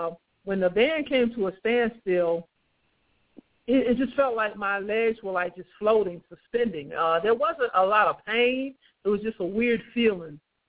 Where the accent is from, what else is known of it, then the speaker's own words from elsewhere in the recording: Georgia, United States; So Bradwell is my alma mater because I grew up right here in Liberty County as well.